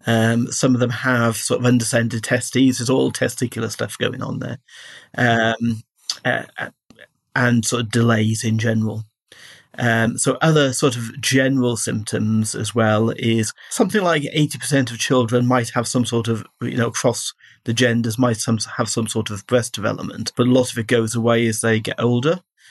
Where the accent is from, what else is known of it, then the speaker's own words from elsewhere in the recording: Wales, United Kingdom; I'm originally from South Wales, and in 60 years ago when I was growing up, people were generally quite on the short side.